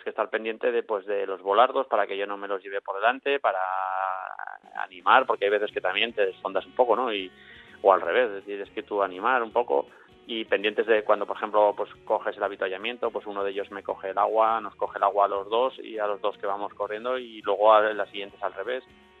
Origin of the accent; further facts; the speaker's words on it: Zaragoza, Aragon, Spain; Sí, somos de Zaragoza.